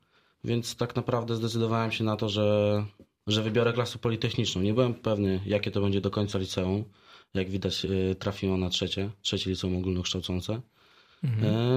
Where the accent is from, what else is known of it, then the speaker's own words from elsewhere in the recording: Zielona Góra, Lubusz Voivodeship, Poland; Znaczy nie jestem z Sulechowa, jestem dokładnie z Zawady, teraz to już jest nowa dzielnica Zielonej Góry